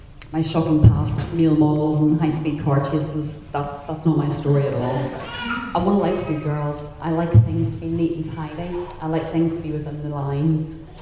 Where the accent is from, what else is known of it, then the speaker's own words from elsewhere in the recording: Belfast, Northern Ireland, United Kingdom; I grew up in Belfast, Northern Ireland, and growing up, I've got a younger brother and sister